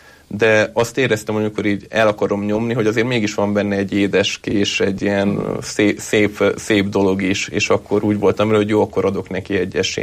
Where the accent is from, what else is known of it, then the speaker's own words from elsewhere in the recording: Budapest, Hungary; born there; Igen, én egy katolikus családból jövök, Budapesten születtem, 7 vagyunk testvérek